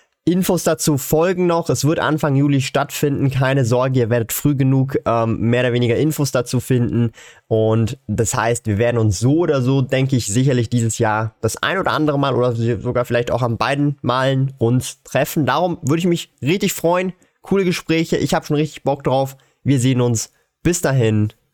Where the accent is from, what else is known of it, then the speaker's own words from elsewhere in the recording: Switzerland; ich finde, es lohnt sich auch mega als Schweizer.